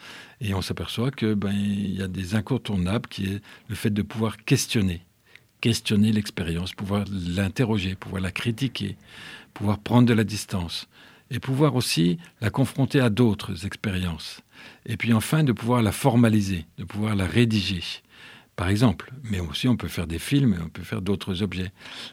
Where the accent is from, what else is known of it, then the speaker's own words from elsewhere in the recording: Grand Est, France; Je suis originaire des Ardennes